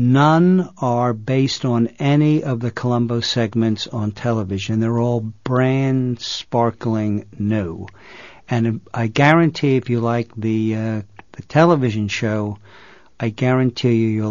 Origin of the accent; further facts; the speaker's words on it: Philadelphia, Pennsylvania, United States; I grew up in Philadelphia, as did Dick.